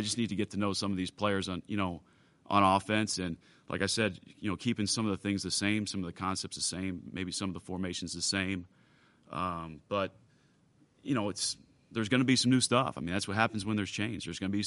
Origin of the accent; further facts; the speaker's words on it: Youngstown, Ohio, United States; born there; And that's something that I was born with because I was born in Northeast Ohio.